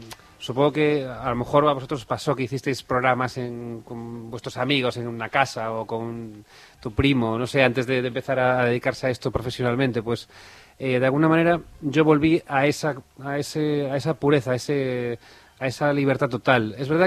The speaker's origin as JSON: {"language": "Spanish", "region": "Galicia", "country": "Spain", "moved": "yes", "said": "Entonces, uno realmente aquí, como español, yo como gallego, además, gallego, ¿no? Gallego de Galicia, aquí realmente sentía que me podía integrar fácilmente, ¿no?"}